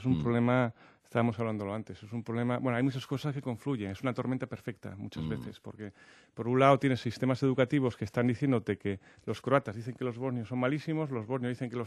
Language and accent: Spanish; Oviedo, Asturias, Spain; now in Madrid, Spain; yo vivo en Madrid, soy de Oviedo